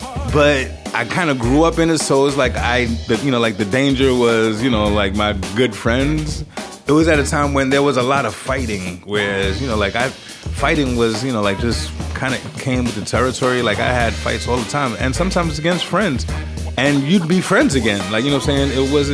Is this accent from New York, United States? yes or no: yes; Queens, New York, United States; born there; I was born in Queens General Hospital. That's in Queens, New York. And both my parents are from the Bland Projects in Flushing, Queens.